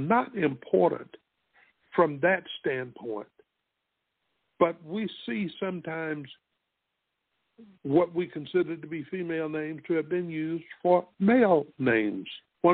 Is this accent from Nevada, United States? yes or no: no; Spartanburg, South Carolina, United States; But the embarrassment comes from that man being stationed in my hometown and nobody knowing it, let alone me. There is a plaque to him. And I bet those of you that are in or have visited Spartanburg have passed it 100 times and never noticed it.